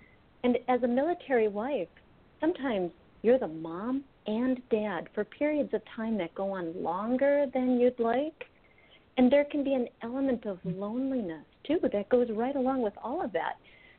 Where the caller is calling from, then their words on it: Minneapolis, Minnesota, United States; I am calling from beautiful Minneapolis, Minnesota.